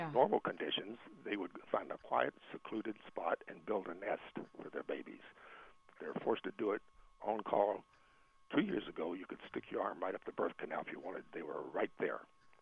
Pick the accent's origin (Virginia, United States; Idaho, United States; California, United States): California, United States; And their fair last year, that's my hometown, almost not far from Oakland and Pleasanton, I went to the fair on opening day last year.